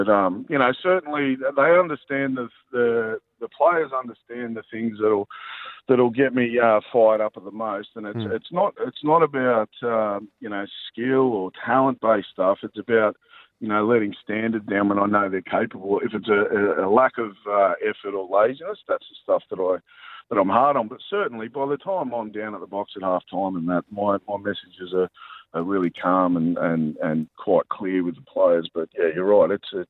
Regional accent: Batemans Bay, New South Wales, Australia; No, I grew up on the South Coast in Batemans Bay.

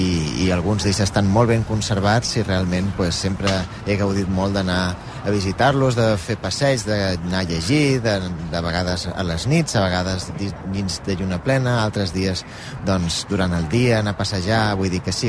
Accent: Balearic Islands, Spain; Jo, que soc de Menorca

